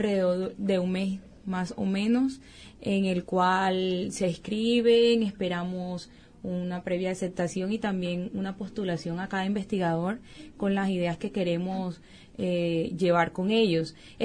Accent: Colombia; vengo desde Colombia, específicamente de la Universidad de La Guajira, y como bien lo decía, estudio biología.

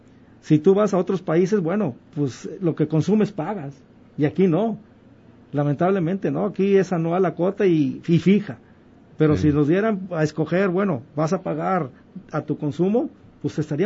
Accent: Autlán, Jalisco, Mexico; yo creo que los que somos de aquí, de Autlán

